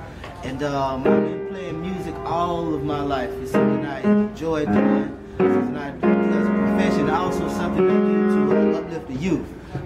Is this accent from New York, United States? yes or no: no; Decatur, Georgia, United States; And I was born and raised in Decatur, Georgia.